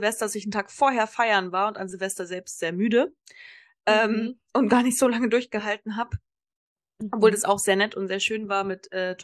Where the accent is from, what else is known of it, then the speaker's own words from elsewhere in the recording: Kassel, Hesse, Germany; now in Konstanz, Germany; in meiner Heimatstadt Kassel gibt es auch echt einen fetten neuen Filmpalast.